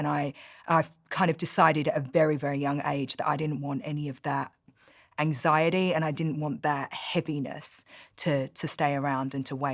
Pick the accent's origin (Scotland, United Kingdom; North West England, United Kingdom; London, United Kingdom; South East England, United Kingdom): London, United Kingdom; I'm from East London. I like to make that distinction because I feel like such a Londoner. And I feel like that, you know, being from East London, coming from that place is so much a part of my character.